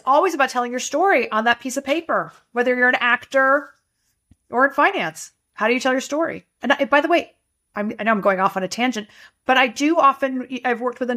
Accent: United States; I'm an American speaking to a Canadian.

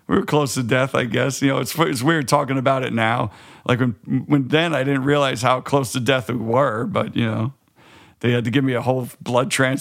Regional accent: Queens, New York, United States; for us growing up in Queens, it was just there.

